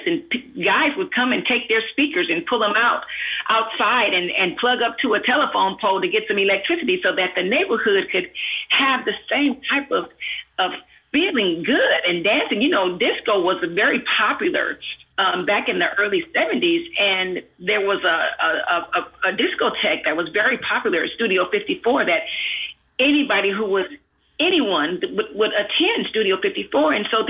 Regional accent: the South, United States; And our music, you know, we're from the South.

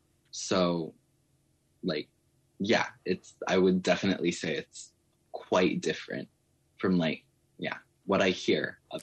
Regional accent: Big Delta, Alaska, United States; I'm Mexican American. My dad's Mexican. So I grew up in a small, like very tight knit place in Big Delta, Alaska. I go to a small school.

